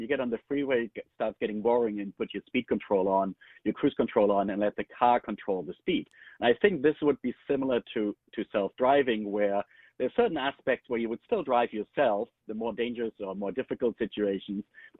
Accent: Germany; now in United States; I'm originally from Germany, where people still prefer stick shifting over automated shifting.

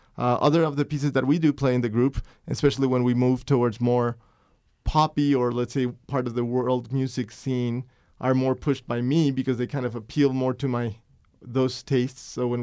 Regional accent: Bogota, Bogotá, Colombia; that was very popular in Colombia when I was growing up in Bogota among my friends.

